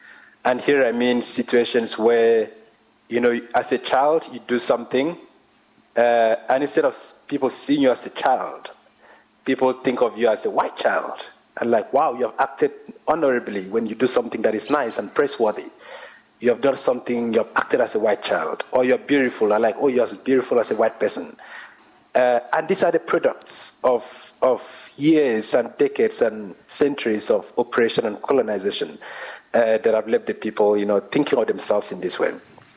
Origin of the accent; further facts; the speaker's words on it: Nigeria; now in South Africa; I'm Nigerian, living in South Africa.